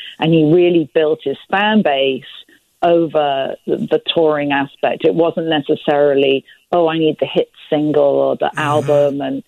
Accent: London, United Kingdom; also born or lived in New York; now in Los Angeles, United States; I am. I'm from London originally, moved to New York, and then now I live in California, in LA, in Laurel Canyon.

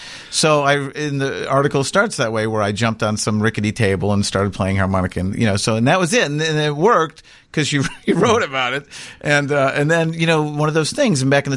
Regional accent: Orland Park, Illinois, United States; I was a kid and I was underage and I was thinking of how, you know, I was from Orland Park and what do you do?

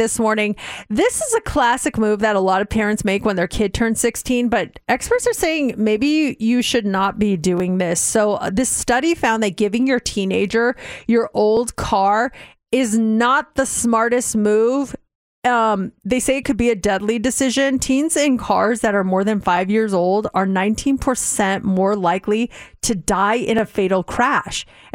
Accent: Denver, Colorado, United States; My hometown, Denver, Colorado, number 6. So we come from some pretty cool places.

